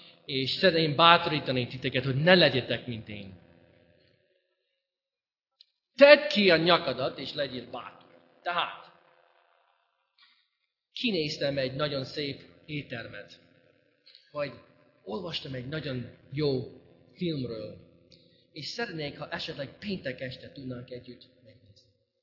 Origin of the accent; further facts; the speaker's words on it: United States; de Amerikában igenis nagyon. És én abban a kultúrában nőttem fel